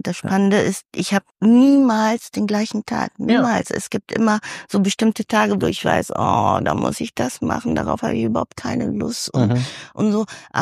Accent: Manila, Metro Manila, Philippines; now in Germany; Ich komme aus Philippinen, in Manila, das ist ja die größte Stadt dort, beziehungsweise Hauptstadt, und komme halt auch aus dem Slums sozusagen. Also Slums konnte ich wirklich rüber gucken, wobei wir schon ein Steinhaus hatten.

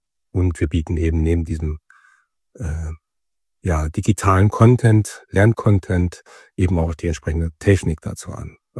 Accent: Brilon, North Rhine-Westphalia, Germany; Ja, ich bin ein Kind vom Lande, ja, aus Ostwestfalen, das Sauerland, das schöne Sauerland. Mein Geburtsort ist Brilon

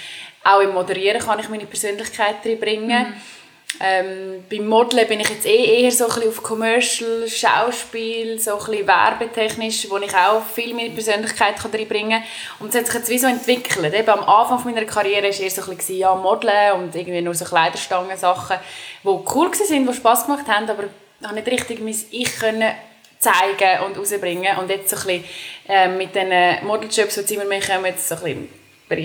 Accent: Dallenwil, Nidwalden, Switzerland; Ich bin ursprünglich aus Nidwalden. Ich bin in Dallewil geboren. Es ist ein kleines Dörfchen in Nidwalden. Ich bin mit 3 Schwestern aufgewachsen.

